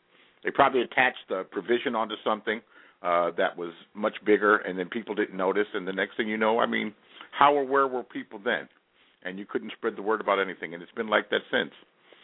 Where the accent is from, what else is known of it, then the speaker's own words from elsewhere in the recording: Los Angeles, California, United States; I'm from Los Angeles. I haven't met Nancy Pelosi.